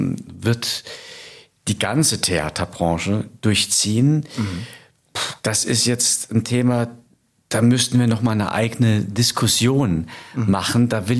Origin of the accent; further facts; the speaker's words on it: Rhineland-Palatinate, Germany; auch wandern in der Pfalz. In meiner Heimat